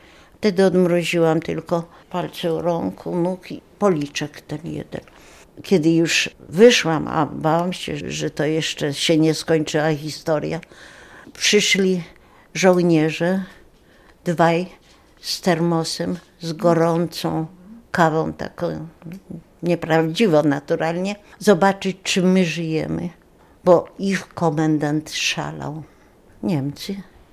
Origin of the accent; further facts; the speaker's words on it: Gdańsk, Pomeranian Voivodeship, Poland; ja z Gdańska jestem, moja matka jest Niemką, rodowitą.